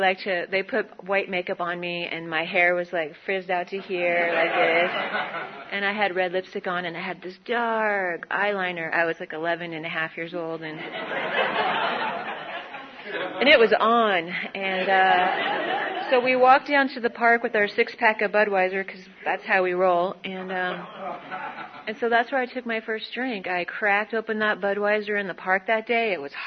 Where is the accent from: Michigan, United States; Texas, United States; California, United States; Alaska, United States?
California, United States; Lancaster; I grew up in Lancaster, and that was my first resentment.